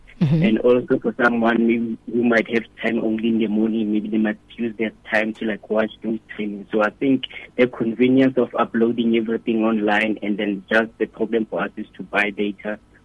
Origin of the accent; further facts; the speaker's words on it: Rustenburg, North West, South Africa; now in Roodepoort, South Africa; Yeah, so I was raised in Rustenburg, but then we recently moved to Roodepoort.